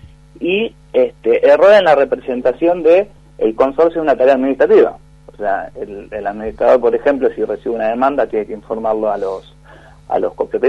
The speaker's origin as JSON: {"language": "Spanish", "country": "Argentina", "said": "Somos todos argentinos los que estamos acá conversando"}